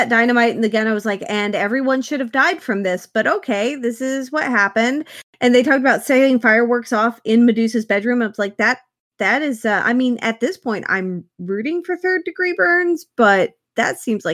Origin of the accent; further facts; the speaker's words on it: Ponca City, Oklahoma, United States; So I grew up in Ponca City, which is a city that no one knows of, and it's not a real city, but it's a fairly large community in Oklahoma, for Oklahoma.